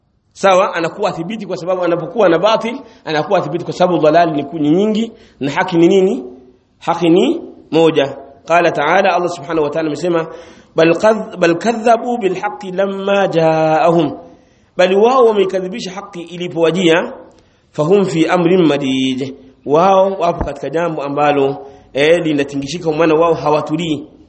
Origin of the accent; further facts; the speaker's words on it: Vingunguti, Dar es Salaam, Tanzania; Mimi natoka Vingunguti